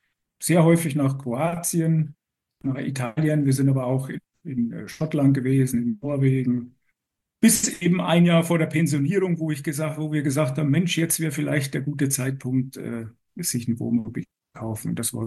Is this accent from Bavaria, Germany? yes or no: yes; Bavaria, Germany; born there; accent: Bavarian; now in Taunus, Germany; Bin aber geboren in Bayern und wer genau hinhört, hört vielleicht noch so einen leichten bayerischen Einschlag. Den kriegt man Gott sei Dank nicht ganz weg. Aber mittlerweile wohne ich schon seit Anfang der 80er Jahre, wie gesagt, hier im Taunus.